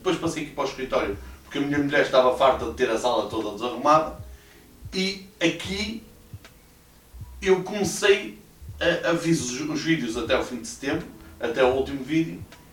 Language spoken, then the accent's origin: Portuguese; Portugal; E depois eu, como bom português que sou, encostei-me à sombra